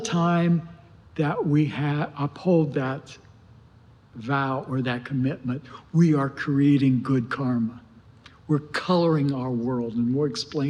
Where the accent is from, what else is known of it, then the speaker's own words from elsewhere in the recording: West Virginia, United States; I come from West Virginia, and down in West Virginia, down in the southern part of the state, there are the Hatfields and McCoys.